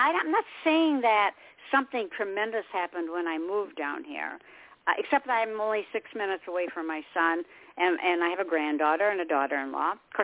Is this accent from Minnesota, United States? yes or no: no; Michigan, United States; moved away; I was born and raised in Michigan. I hated it there.